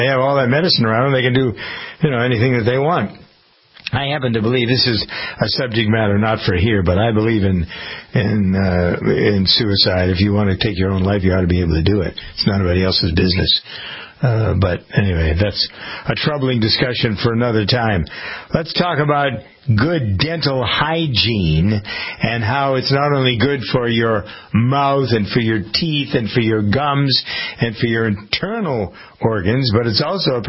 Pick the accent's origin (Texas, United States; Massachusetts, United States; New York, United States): Massachusetts, United States; Framingham; I was just looking at an obit from a fellow who was a doctor in my hometown of Framingham